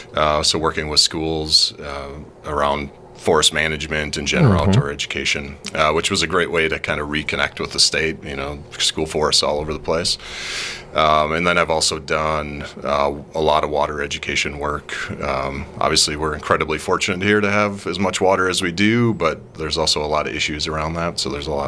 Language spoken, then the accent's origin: English; Antigo, Wisconsin, United States; So I grew up a little bit north of here in the Antigo area, Lang Lake County. My dad and my uncle were loggers.